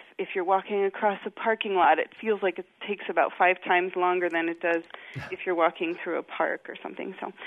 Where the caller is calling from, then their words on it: Brest, Brittany, France; I'm calling from Brittany, just outside of Brest on the west coast.